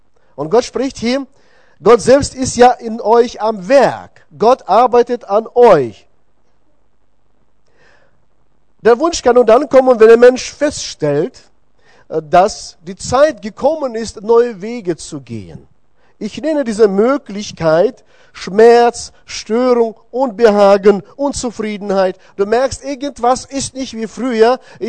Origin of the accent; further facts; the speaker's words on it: South Kazakhstan, Kazakhstan; German is a second language; now in Germany; Wenn ihr heute einen Akzent oder Dialekt merken solltet, wundert euch nicht, ich komme aus tiefen, tiefen Osten. So ungefähr 5.000, 6.000 Kilometer entfernt von aus Deutschland. Ich komme aus Südkasachstan.